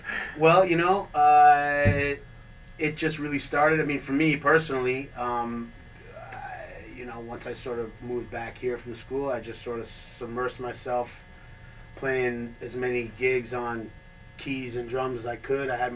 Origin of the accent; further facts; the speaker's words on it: New York City, New York, United States; New York City. I grew up in New York City.